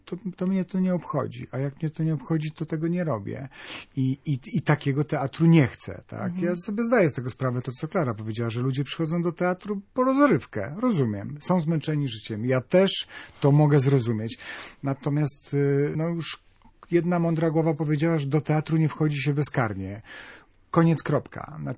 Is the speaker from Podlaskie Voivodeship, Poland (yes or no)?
no; Nidzica, Warmian-Masurian Voivodeship, Poland; moved away as an adult; No, dlatego wyjechałem z Nidzicy, Nie, śmieję się. Ja wyjechałem dlatego, żeby śpiewać i uciekałem przed wojskiem, bo wtedy były takie czasy.